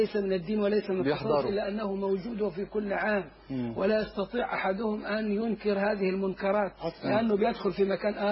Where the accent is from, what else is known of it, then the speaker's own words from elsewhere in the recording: Egypt; وعندنا في مصر من الشمال إلى الجنوب